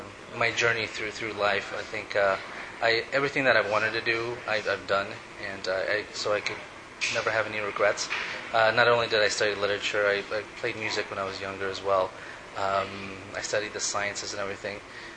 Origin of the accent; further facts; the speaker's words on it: Ecuador; Yes, I am from Ecuador.